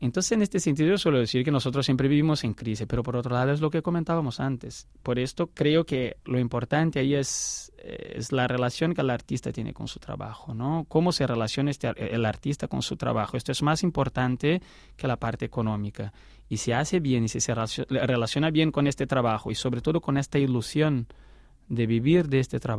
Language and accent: Spanish; Brazil; Spanish is a second language; moved away; Yo cuando salí de Brasil con mi música, yo creía que tocaría para brasileños que vivían afuera de Brasil